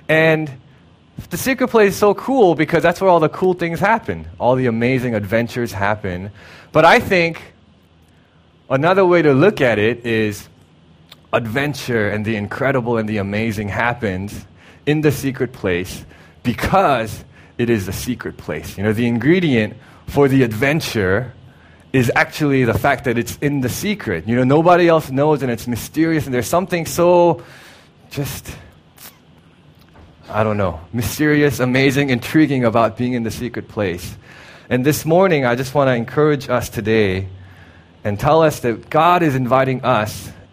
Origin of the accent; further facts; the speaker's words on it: South Korea; when I was growing up in Korea, one of the things that I used to love doing was just reading.